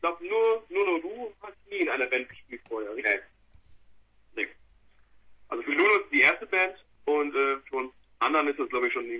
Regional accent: Münster, North Rhine-Westphalia, Germany; Wir kommen eigentlich alle so aus Münster. Ja. Also wir wohnen alle in Münster.

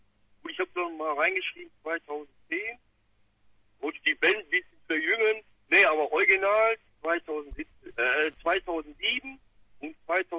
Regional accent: Duisburg, North Rhine-Westphalia, Germany; born there; ich bin ja hier in Meiderich geboren, MSV Duisburg, ne?

